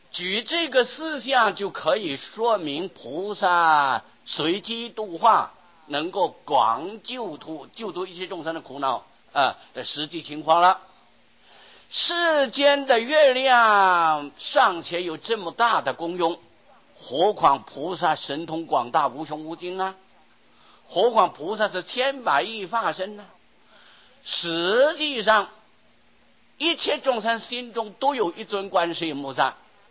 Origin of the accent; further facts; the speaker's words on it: China; 那么我们中国人有个习惯呢